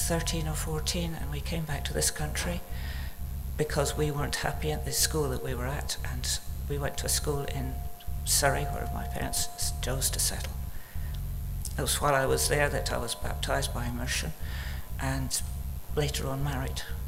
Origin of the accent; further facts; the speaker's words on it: Angola; I was born in Angola, in what's called Portuguese West Africa. My parents were missionaries, and that's where I was brought up for the most part of my life.